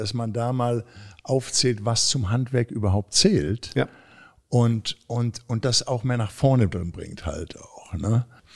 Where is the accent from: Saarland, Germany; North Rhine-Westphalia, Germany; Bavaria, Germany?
North Rhine-Westphalia, Germany; wie wir bei uns im Ruhrgebiet immer sagen.